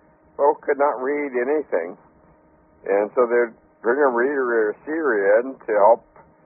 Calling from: Melbourne Village, Florida, United States; Melbourne Village, Florida.

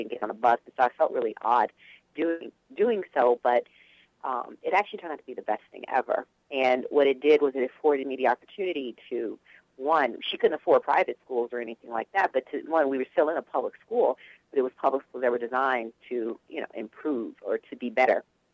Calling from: Los Angeles, California, United States; From Los Angeles.

